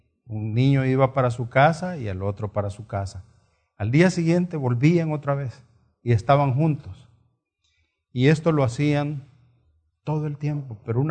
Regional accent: San Salvador, El Salvador; moved away as an adult; A los 30 años vine de San Salvador

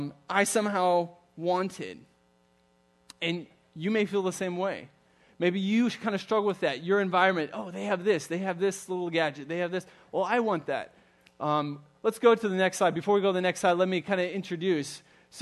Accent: Germany; I grew up in Germany, son of a missionary family and one of seven kids. So growing up in Germany with so many kids and a family of nine

